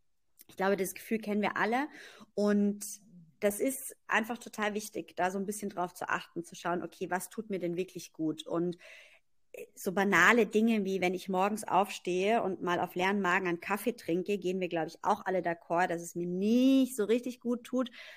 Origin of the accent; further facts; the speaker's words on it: East Germany, Germany; Ich komme ja aus Ostdeutschland, da haben wir immer gerne russischen Zupfkuchen gegessen.